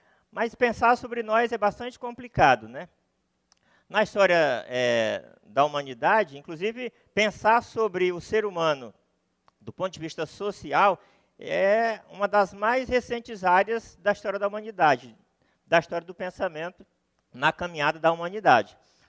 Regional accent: Tocantins, Brazil; now in Rio de Janeiro, Brazil; eu vim do Rio, onde eu moro, embora seja bem daqui de perto, do Tocantins, onde eu cresci, mas moro mais tempo no Rio do que eu gostaria, né?

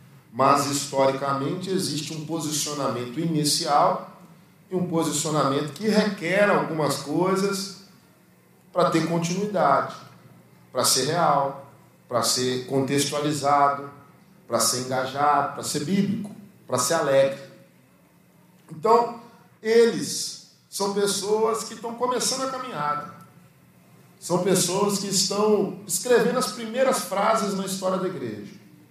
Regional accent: Belo Horizonte, Minas Gerais, Brazil; now in Rio de Janeiro, Brazil; Eu sou de Belo Horizonte, moro no Rio há pouco tempo

